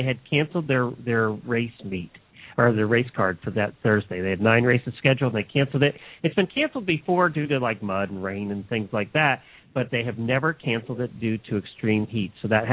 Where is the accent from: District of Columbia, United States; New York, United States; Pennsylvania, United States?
Pennsylvania, United States; now in Florida, United States; Yeah, but I grew up in Pennsylvania, so that rules. I spent more time there than here, and I am a Yankee.